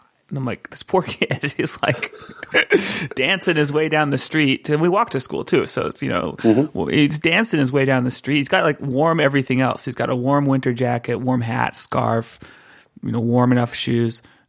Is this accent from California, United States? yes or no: yes; California, United States; I'm like, I grew up in California, in an area of California where there are practically no seasons.